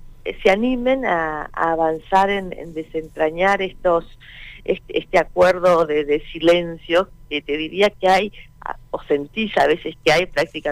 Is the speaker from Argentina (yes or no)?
yes; Junín, Argentina; usted hacía referencia a que soy de Junín